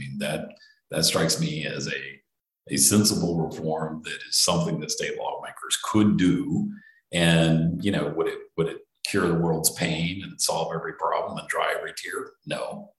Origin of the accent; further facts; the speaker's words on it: Texas, United States; You know, I was born and raised in Texas.